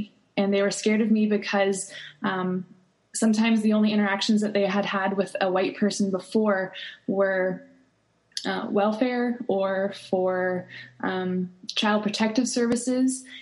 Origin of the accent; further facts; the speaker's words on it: Cupertino, California, United States; So I moved to Oakland and learned very quickly that the area that I grew up in Cupertino was very different than Oakland.